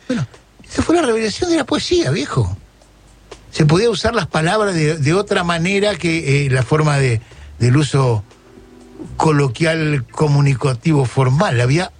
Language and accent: Spanish; Buenos Aires Province, Argentina; Somos muchos bonaerenses, que no es el interior, es otra cosa, ni tampoco es el conurbano.